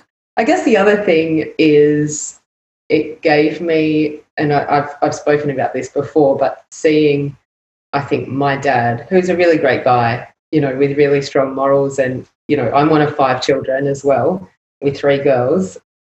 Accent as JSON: {"language": "English", "town": "Wollongong", "region": "New South Wales", "country": "Australia", "tie": "born or raised there", "said": "I grew up in Wollongong, so I had a lot of exposure to Blue Scope, the steelworks, which was BHP."}